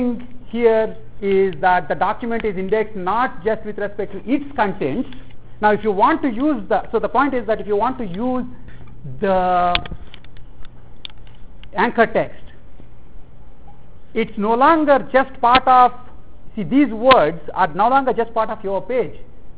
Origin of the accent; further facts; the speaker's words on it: India; because I'm from India